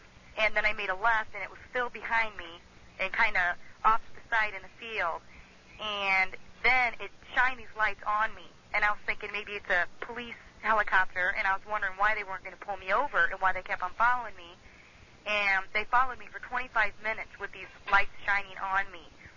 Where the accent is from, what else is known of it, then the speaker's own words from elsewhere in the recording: Fort Wayne, Indiana, United States; I'm from Fort Wayne, Indiana, and I was out at my boyfriend's out by New Haven